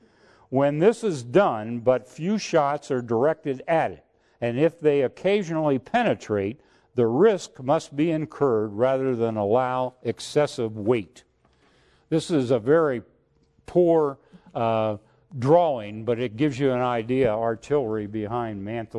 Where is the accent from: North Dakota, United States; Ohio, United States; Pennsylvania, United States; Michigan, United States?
Ohio, United States; Dayton; I'm from Ohio and so was he. He was from Cincinnati area and I was from the Dayton area.